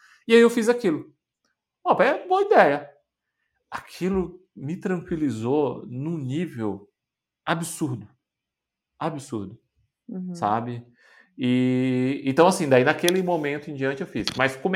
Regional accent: Florianópolis, Santa Catarina, Brazil; Eu sou de Floripa, moro em Floripa, mas o pessoal daqui diz que eu não tenho sotaque daqui

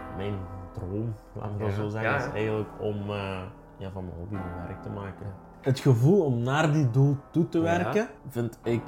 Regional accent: Genk, Flanders, Belgium; Ja, om te beginnen ben ik hier sowieso geboren. Geboren en getogen in Genk. Dus ik ben hier ook opgegroeid. Ik ben hier naar school gegaan.

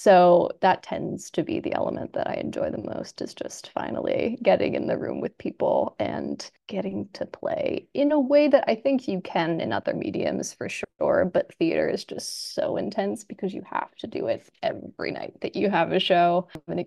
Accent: Philadelphia, Pennsylvania, United States; I'm from Pennsylvania, I'm from the Philly area originally

